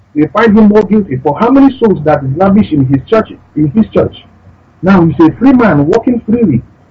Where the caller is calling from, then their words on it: India; I'm calling from India. … I am calling from India.